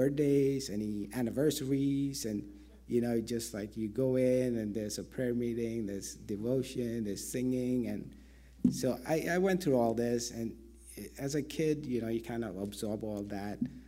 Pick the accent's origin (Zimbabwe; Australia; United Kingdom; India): India; English is a second language; now in United States; Chicago was the first place I came to from India, so that's all I knew.